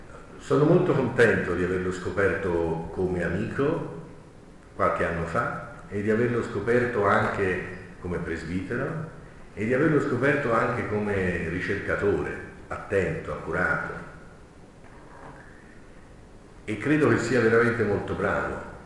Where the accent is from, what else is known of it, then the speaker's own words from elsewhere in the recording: Florence, Tuscany, Italy; Io vengo da Firenze, quindi da un'altra chiesa locale.